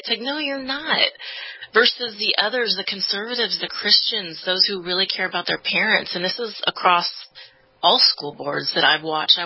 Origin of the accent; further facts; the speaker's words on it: California, United States; moved away as an adult; I'm from California. I don't know.